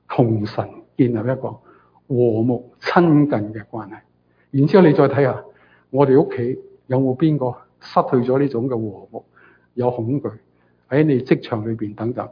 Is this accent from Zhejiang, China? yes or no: yes; Ningbo, Zhejiang, China; 我哋宁波人叫爹爹